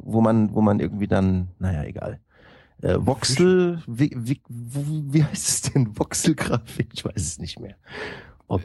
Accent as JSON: {"language": "German", "town": "Frankfurt", "region": "Hesse", "country": "Germany", "said": "Und ich komme aus Frankfurt"}